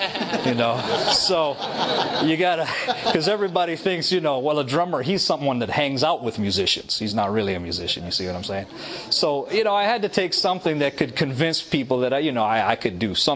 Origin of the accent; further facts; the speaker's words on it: Toronto, Ontario, Canada; I was raised in Toronto, Canada, with loving family, great family.